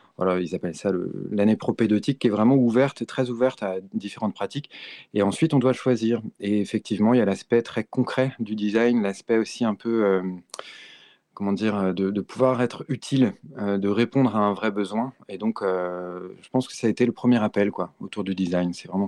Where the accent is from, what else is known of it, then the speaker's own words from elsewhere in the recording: Quimper, Brittany, France; partir un petit peu de Quimper, qui est ma ville natale.